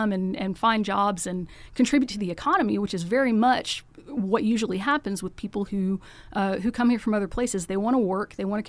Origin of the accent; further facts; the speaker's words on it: Macon, Georgia, United States; So, you know, I grew up in Macon, and I was, you know, on the student council in my youth group